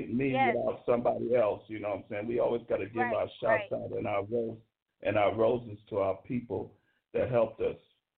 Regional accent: New York City, New York, United States; I grew up in Brooklyn, New York, in the Flatbush section and the Crown Heights sections of Brooklyn in 1960.

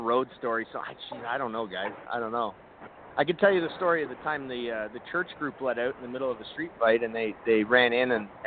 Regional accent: Canada; Well, I'm Canadian, so I'm going to probably do work.

